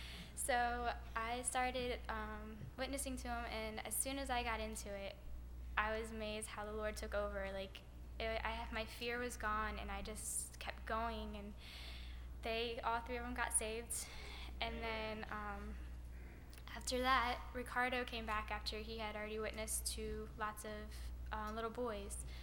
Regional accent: Delaware, United States; I'm from Delaware

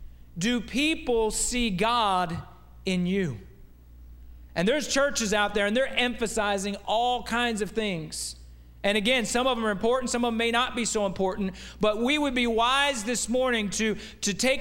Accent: the North, United States; I come from the North. Some of you also. How many of you are Yankees and you came down here?

